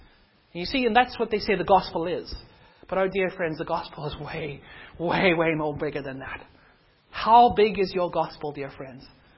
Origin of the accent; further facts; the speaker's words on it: Cape Town, Western Cape, South Africa; We're coming from Cape Town, South Africa. People seem to be a little bit more open